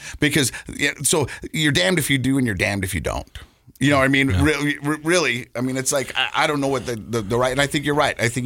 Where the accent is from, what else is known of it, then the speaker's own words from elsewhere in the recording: Ireland; born there; I'm an Irish-born recovering poly addict and a musician who attributes his sobriety to rediscovering his passion for writing music.